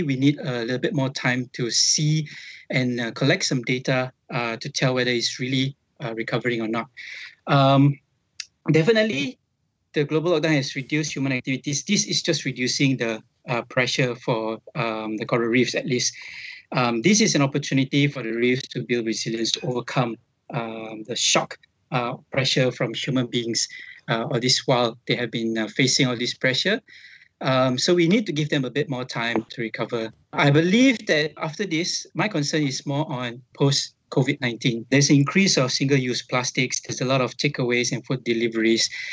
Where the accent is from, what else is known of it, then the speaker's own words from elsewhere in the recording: Port Dickson, Negeri Sembilan, Malaysia; English is a second language; Locally, we have seen like turtle landing in my hometown, Port Dickson, and also dolphins appearing in Port Dickson.